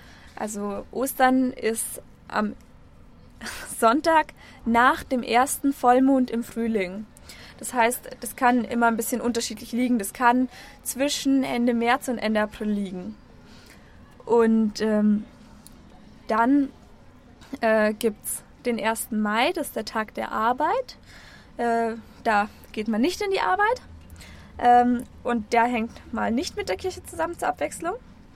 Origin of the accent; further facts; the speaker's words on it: Bavaria, Germany; ich komme aus Bayern und ich erzähle euch jetzt was über die Feiertage bei mir zu Hause.